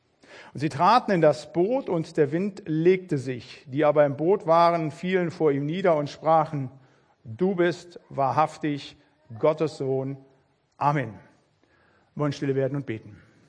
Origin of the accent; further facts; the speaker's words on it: Biedenkopf, Hesse, Germany; born there; ich bin ein halber Hesse. Also geboren bin ich in Biedenkopf, habe studiert in Marburg und habe mein Vikariat im Ebsdorfer Grund in der Kirchengemeinde in Rauschholzhausen gemacht.